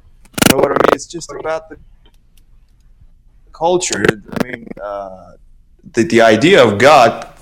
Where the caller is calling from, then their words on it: Iran; Look, I'm calling from Iran.